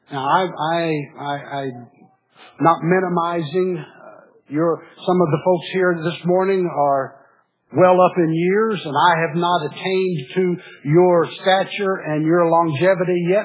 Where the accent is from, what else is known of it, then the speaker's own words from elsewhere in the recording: Missouri, United States; I remember growing up in Southeast Missouri when the farmers would book their cotton.